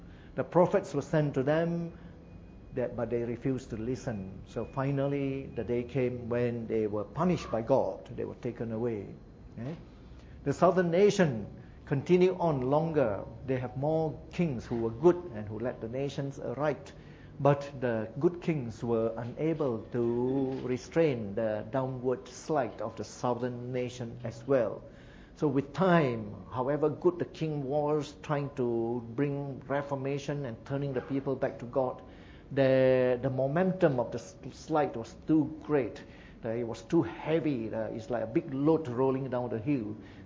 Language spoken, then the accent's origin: English; Malaysia; But we say, no, we are Chinese Malaysians. Oh, no, I'm Indian Malaysian. Oh, we are Malay Malaysians, you see. So only people within the nation would know that.